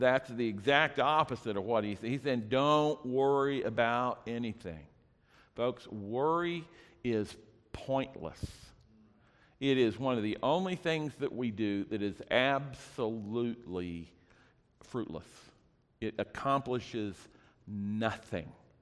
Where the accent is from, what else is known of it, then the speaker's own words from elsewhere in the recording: Ponca City, Oklahoma, United States; We grew up in First Baptist Church, which was the biggest Baptist church in Ponca City.